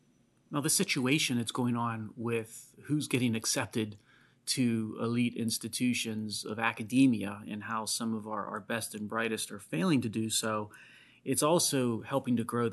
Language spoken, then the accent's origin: English; Pittsburgh, Pennsylvania, United States; a night that I had out on the town recently in downtown Pittsburgh, my hometown.